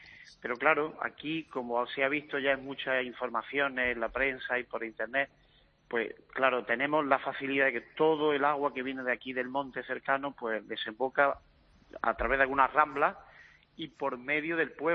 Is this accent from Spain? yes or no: yes; Mancha Real, Andalusia, Spain; No, yo soy de un pueblo de Jaén. Soy de Mancha Real, de Jaén.